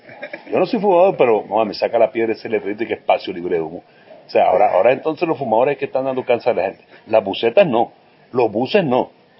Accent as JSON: {"language": "Spanish", "town": "Cartagena", "region": "Bolívar", "country": "Colombia", "tie": "born or raised there", "also_born_or_lived": "Villanueva", "said": "yo nací en la costa, yo soy un caleño, nacido en Cartagena, y la familia de mi mamá toda es costeña. Yo viví un tiempo en Villanueva, Guajira, y pasé muchas vacaciones allá."}